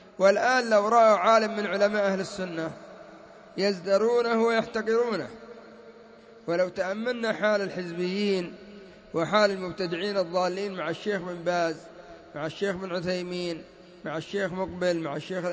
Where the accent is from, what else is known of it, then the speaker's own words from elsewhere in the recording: Yemen; وعندنا في اليمن